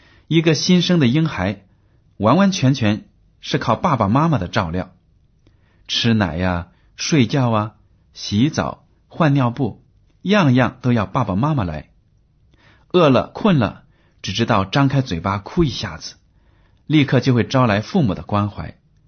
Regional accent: China; 我们中国人对关系两个字的奥妙最有心得

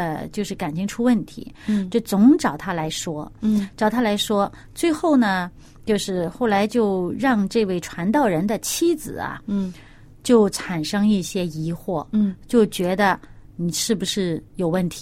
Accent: China; 而且呢像我们中国人会觉得坐人家的顺风车哈

